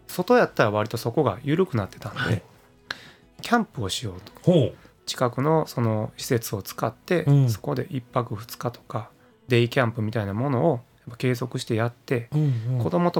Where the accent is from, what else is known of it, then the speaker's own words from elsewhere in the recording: Kyoto, Japan; 僕の出身の京都の田舎の方やったらやっぱり特になかったりとかもするけども